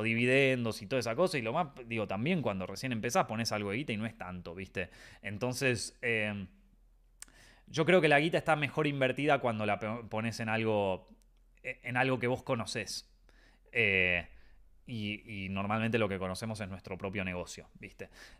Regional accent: Argentina; Yo que vengo de Argentina

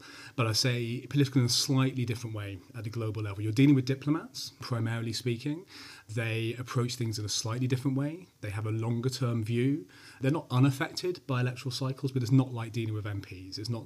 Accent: United Kingdom; I know UK politics, I'm British.

